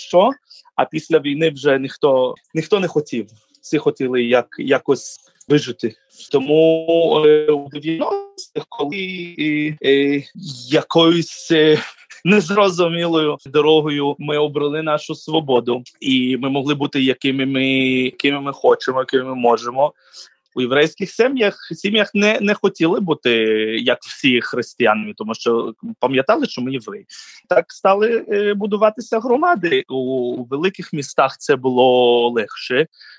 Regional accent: Kerch, Crimea, Ukraine; now in Israel; Я народився і виріс в Керчі, в Криму

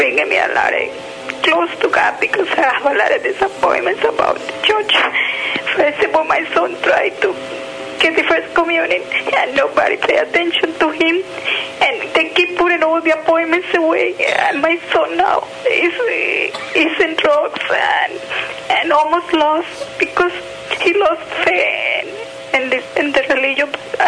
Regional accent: Wisconsin, United States; I'm from Wisconsin.

